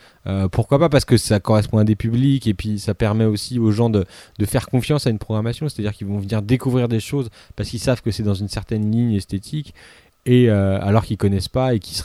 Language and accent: French; Lille, Hauts-de-France, France; et que je viens que de Lille